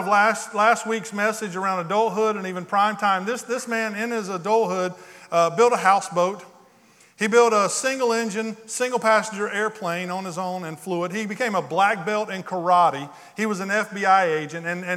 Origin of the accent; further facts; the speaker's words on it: South Carolina, United States; I grew up in South Carolina